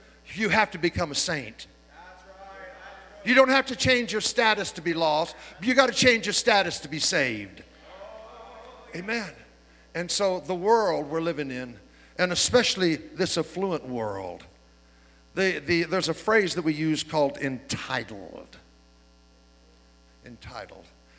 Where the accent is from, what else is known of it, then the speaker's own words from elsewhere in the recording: Oildale, California, United States; born there; I was born in Oildale. I wasn't even born in Bakersfield. I was born on the wrong side of the river from Bakersfield. I was raised in the projects.